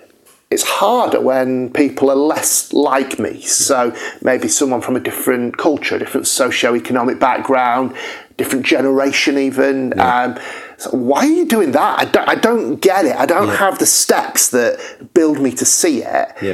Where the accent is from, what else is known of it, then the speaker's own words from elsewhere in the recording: United Kingdom; we are learning to think the best as white British people of people of other cultures